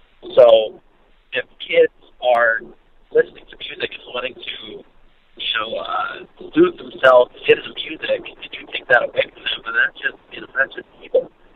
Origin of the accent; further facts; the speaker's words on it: Santa Cruz, California, United States; And growing up in Santa Cruz, California, one of the bands that I had to look up to was a local band by the name